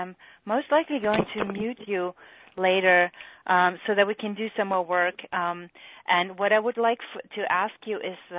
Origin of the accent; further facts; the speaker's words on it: Germany; accent: German; English is a second language; moved away as an adult; You can hopefully hear by my accent that I am German. My husband and I came to this country 16 years ago. I did not do EFT when I was in Germany